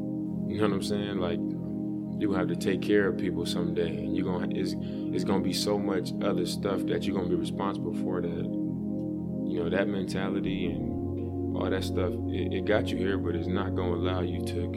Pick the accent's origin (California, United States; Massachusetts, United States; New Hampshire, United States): California, United States; Oakland; and I'm from Oakland, I'm tough, and I've been in the streets with all my friends